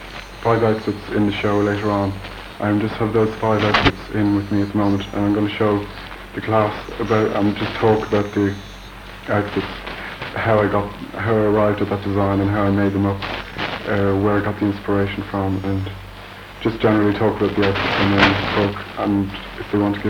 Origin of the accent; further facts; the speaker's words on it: Drogheda, County Louth, Ireland; Marion Park, 28 Marion Park, and Drogheda.